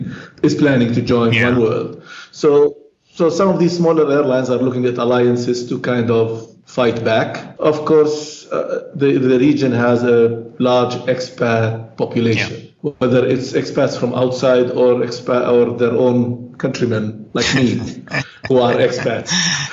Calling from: Sharjah, United Arab Emirates; I'm calling you from Sharjah. Right. In the United Arab Emirates.

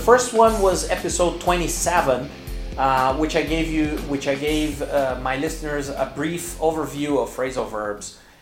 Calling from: Porto Alegre, Rio Grande do Sul, Brazil; English is a second language

